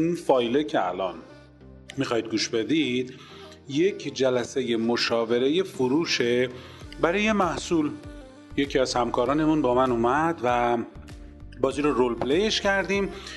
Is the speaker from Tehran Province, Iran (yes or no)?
yes; Tehran, Tehran Province, Iran; من تهرانی هستم.